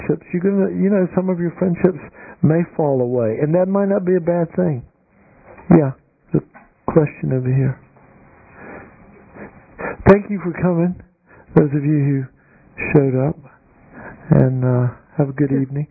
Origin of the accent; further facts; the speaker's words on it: Greenville, North Carolina, United States; Well, I'm from Greenville.